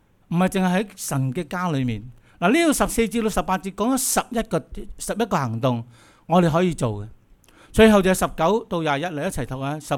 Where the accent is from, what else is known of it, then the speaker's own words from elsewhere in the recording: Hong Kong; 我覺得唔係我哋香港人嘅本性啊！